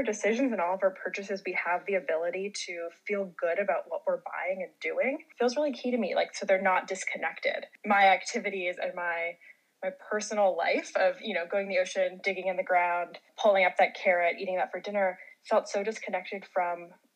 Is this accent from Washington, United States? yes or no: no; California, United States; I mean, growing up in California, it's funny. I just moved back here and I haven't been back in, you know, over 10 years.